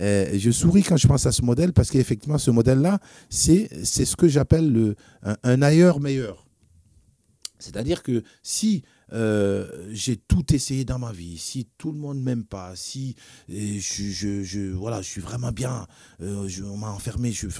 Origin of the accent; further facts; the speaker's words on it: Besançon, Bourgogne-Franche-Comté, France; je suis né, j'ai grandi à Planoise. Et Planoise, c'est vraiment mon paradis